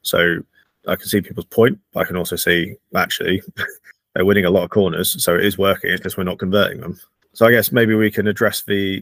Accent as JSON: {"language": "English", "country": "United Kingdom", "said": "as British people, we may be slightly biased with our comments that might follow?"}